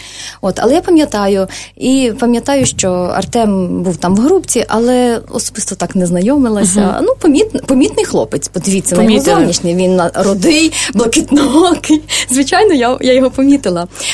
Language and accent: Ukrainian; Lviv, Lviv Oblast, Ukraine; Бо Артем родом з Києва, а я родом зі Львова.